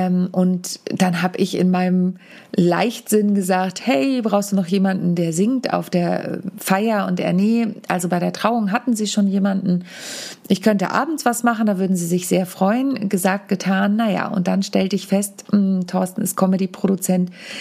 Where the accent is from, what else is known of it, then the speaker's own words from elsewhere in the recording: Warnholz, Germany; Jetzt in Warnholz, als ich alleine gespielt habe in meiner Heimat